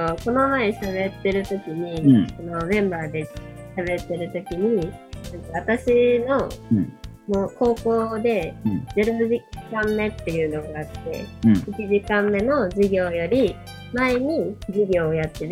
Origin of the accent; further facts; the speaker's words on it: Fukuoka, Japan; 私は福岡。